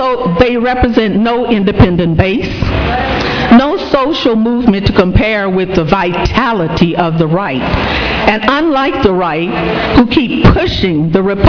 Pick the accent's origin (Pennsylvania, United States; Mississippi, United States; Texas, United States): Texas, United States; Houston; You know, when I was young and growing up in Houston, Texas, my parents, well, and all the grown-ups, as a matter of fact, my whole neighborhood, voted Democratic.